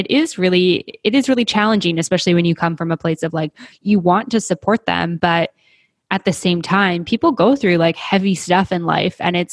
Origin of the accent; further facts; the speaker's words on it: Canada; I'm Canadian, so we say physio.